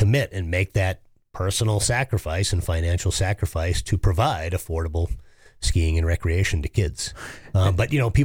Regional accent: New England, United States; I mean, I'm from New England, where you've got 168 ski areas just in New England, New York, New Jersey.

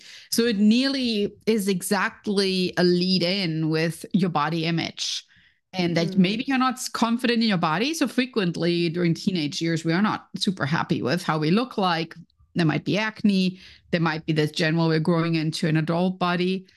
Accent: Germany; because I was growing up in Germany.

